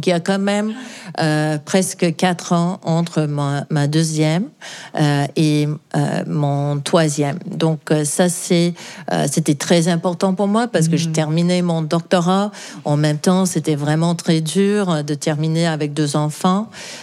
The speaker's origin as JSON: {"language": "French", "region": "New York", "country": "United States", "tie": "born or raised there", "second_language": "French", "said": "Et j'ai grandi à New York"}